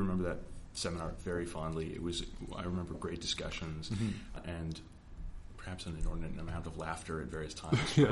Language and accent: English; Ontario, Canada; I grew up in Ontario where you can drive, you drive 4 hours and you go through multiple cities.